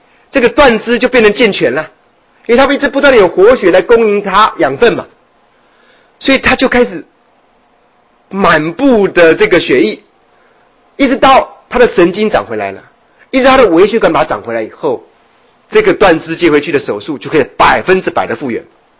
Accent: Taiwan; 我们台湾话讲的蛾蜞就是水蛭

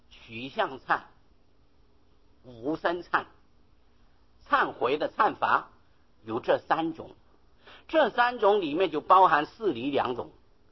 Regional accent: China; 释迦牟尼佛不生在中国，他可能是不想穿鞋子啊。我们中国人不但穿鞋子，还穿袜子啊。

